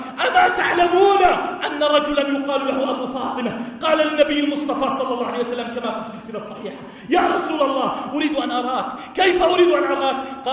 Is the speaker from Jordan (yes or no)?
yes; Jordan; اللهم اجعل بلدنا الأردن واحة للأمن والأمان